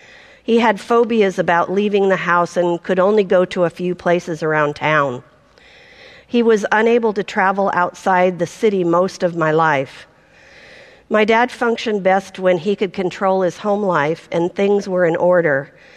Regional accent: Portland, United States; I was born in Portland. I grew up near the airport, and I lived in the same house until I got married at 18.

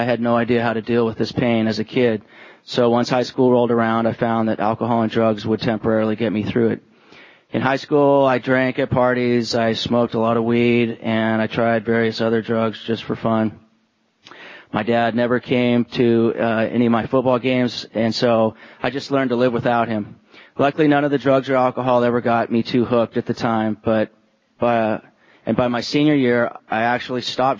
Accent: Tualatin, Oregon, United States; also born or lived in Eugene; So my younger days, growing up in Tualatin and Eugene, were pretty normal for the most part.

